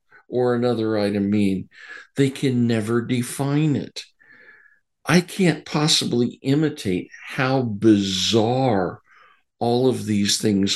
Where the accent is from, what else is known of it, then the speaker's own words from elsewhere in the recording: Seattle, Washington, United States; I grew up in the Seattle area, and mom would take me down to Nordstrom's to buy shoes